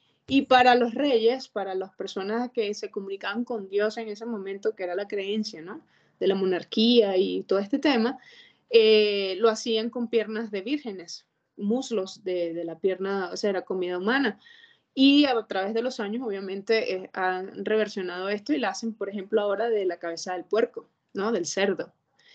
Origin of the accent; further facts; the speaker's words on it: Venezuela; born there; no, pues nací en Venezuela.